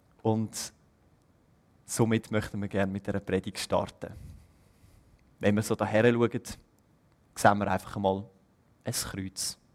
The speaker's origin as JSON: {"language": "German", "town": "Wohlen", "region": "Aargau", "country": "Switzerland", "lives_now": "Basel, Switzerland", "said": "Ich bin 28 und … Ich komme aus Wohlen, das liegt im Kanton Aargau. Ich wohne aber seit 5 Jahren in Basel, weil ich dort Theologie studiere."}